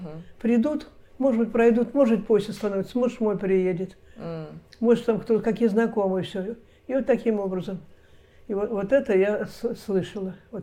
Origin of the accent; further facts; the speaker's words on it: Belgorod, Belgorod Oblast, Russia; also born or lived in Navlya; Навли, это я там родилась в Навле. А потом уже приехали мы в Белгород.